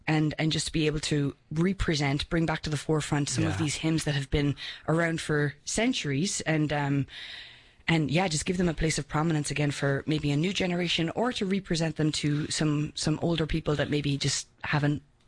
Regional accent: Ireland; Born and bred in Ireland, would you believe?

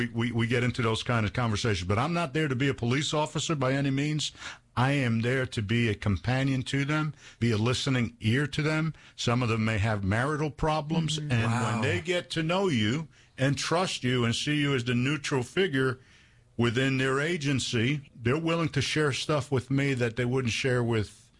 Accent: Hoboken, New Jersey, United States; accent: New Jersey; I'm originally from New Jersey, as you can tell from my accent, I guess. I grew up in Hoboken, New Jersey

